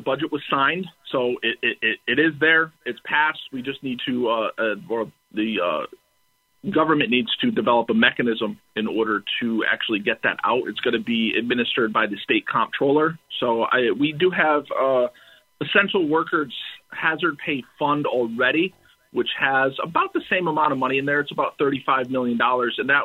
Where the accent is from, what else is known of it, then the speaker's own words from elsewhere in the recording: Waterbury, Connecticut, United States; I worked very closely with workers at my hometown hospital, Waterbury Hospital in Connecticut